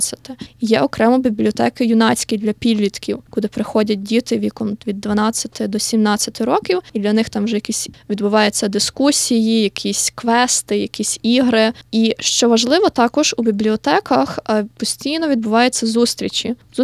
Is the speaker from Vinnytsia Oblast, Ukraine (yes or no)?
no; Lviv, Lviv Oblast, Ukraine; Я зі Львова сама, тому мені найбільш близькі львівські бібліотеки